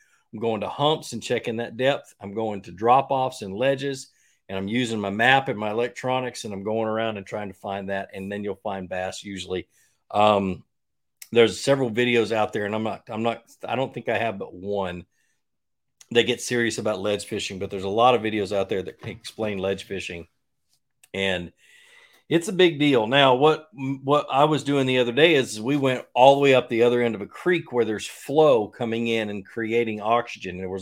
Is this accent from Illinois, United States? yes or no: no; Georgia, United States; also born or lived in Virginia; I think I was 4 months old when we moved from Virginia to Georgia, but I'm a hillbilly from Virginia if you count that technically.